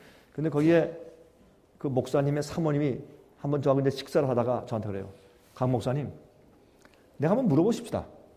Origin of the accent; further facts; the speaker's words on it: South Korea; 저는 미국 시민권 가진 사람이니까 저는 한국 사람이지만 미국 시민권 가지고 있으니까